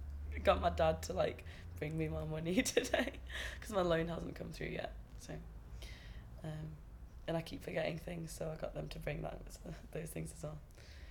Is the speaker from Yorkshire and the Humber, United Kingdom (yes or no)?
no; Bishop Auckland, North East England, United Kingdom; moved away as an adult; now in Glasgow, United Kingdom; I come from Bishop Auckland in Durham, but I've just moved to Glasgow, so that's my home for the next few years, basically.